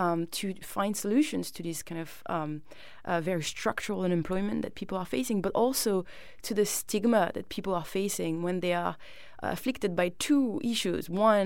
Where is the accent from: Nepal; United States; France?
France; Île-de-France; I grew up in France, on the outskirts of Paris, in a very low-income community.